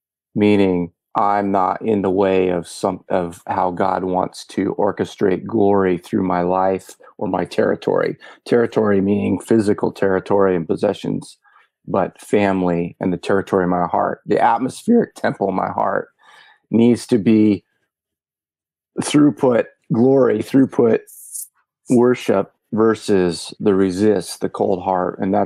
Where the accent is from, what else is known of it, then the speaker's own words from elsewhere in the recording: Alaska, United States; Yeah, I'm from Alaska.